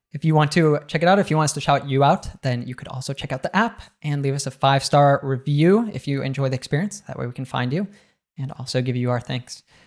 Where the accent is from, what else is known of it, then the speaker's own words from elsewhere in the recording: United States; for me growing up in the States